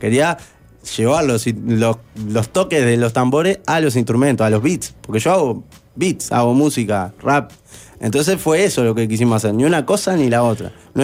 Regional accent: Montevideo, Uruguay; Yo soy de Buceo, siempre me quedé ahí. Mi padre es de Melo, o sea, comíamos todo con arroz. Mi madre siempre que se crió ahí, en Buceo.

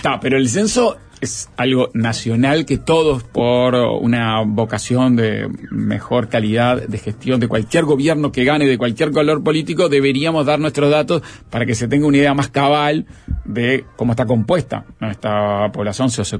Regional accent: Uruguay; Soy uruguayo

